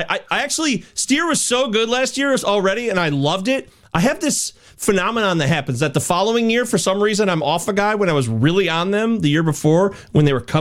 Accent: Detroit, Michigan, United States; The NFL Draft will be in my hometown here, Metro Detroit, where they put up really, really pathetic and lame Detroit.

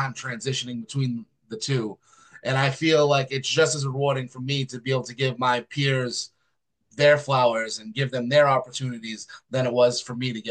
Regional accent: Massachusetts, United States; moved away as an adult; I am from Massachusetts originally. That is my home. That is where I was born and raised. I moved to the Midwest right before the pandemic.

